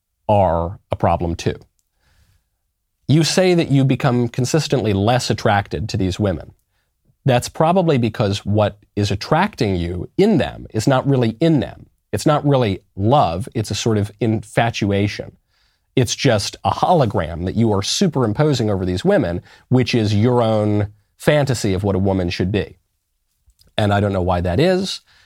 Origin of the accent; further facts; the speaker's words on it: New York City, New York, United States; Look, I'm a New Yorker. New York's a very expensive place.